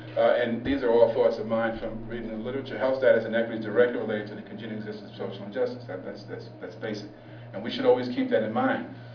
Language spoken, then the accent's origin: English; New York, United States; I'm from the Bronx, New York, and I talk very fast